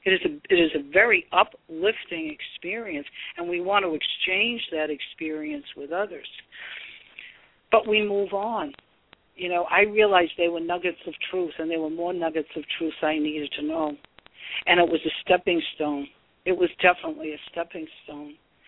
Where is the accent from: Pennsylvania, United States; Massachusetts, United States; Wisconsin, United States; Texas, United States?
Massachusetts, United States; Boston; but I'm originally from Boston, and that's where the Christian Science people started, you know, in Boston.